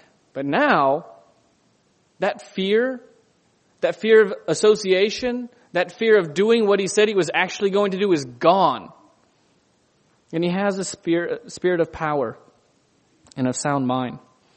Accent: Ohio, United States; I grew up in Ohio and we had chickens.

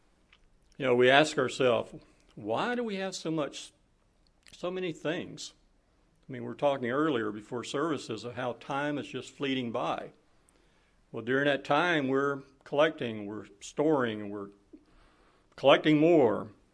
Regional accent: Florida, United States; Yeah, I was born and raised here in Florida. I grew up with a family of six kids, a mother and father.

